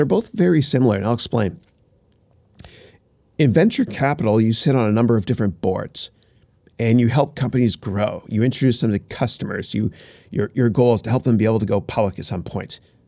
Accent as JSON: {"language": "English", "country": "Canada", "moved": "as an adult", "lives_now": "United States", "said": "So I'm from Canada originally"}